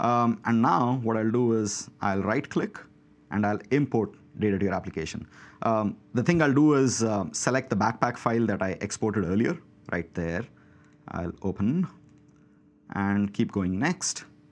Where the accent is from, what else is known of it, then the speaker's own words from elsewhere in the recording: India; Now, I'm from India, so most of my demos involve Bollywood in one shape or form.